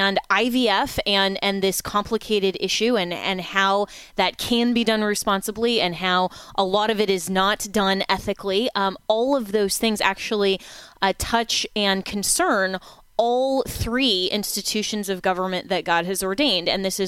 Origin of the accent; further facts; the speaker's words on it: Florida, United States; My home state of Florida is one of them.